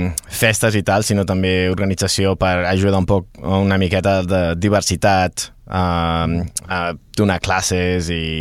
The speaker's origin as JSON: {"language": "Catalan", "town": "Viladecans", "region": "Catalonia", "country": "Spain", "tie": "born or raised there", "also_born_or_lived": "Barcelona", "said": "Jo vaig néixer a Barcelona, però vaig créixer a Viladecans."}